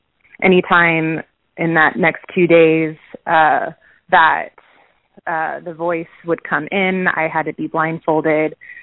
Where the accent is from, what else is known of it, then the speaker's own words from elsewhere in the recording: Huntington Beach, California, United States; I was released in my hometown in Huntington Beach, California.